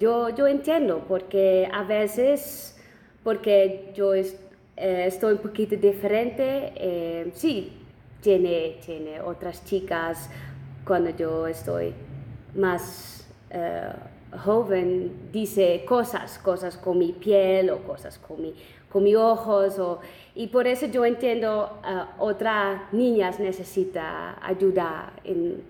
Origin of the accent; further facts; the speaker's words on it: Netherlands; Spanish is a second language; also born or lived in Bogotá, Colombia; toda mi vida yo estoy adoptada, yo nací en otro país.